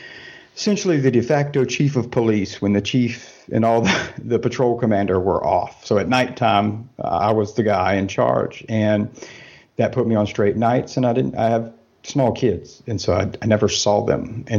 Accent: the South, United States; I am from the States, grew up, spent my whole life in the southern United States right there in the antebellum.

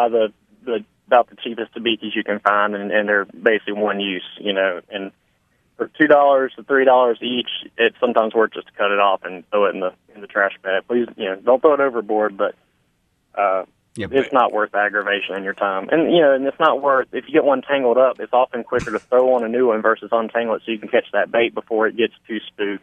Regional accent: Louisiana, United States; and of course I'm from Louisiana, so you got, we'll call it making bait.

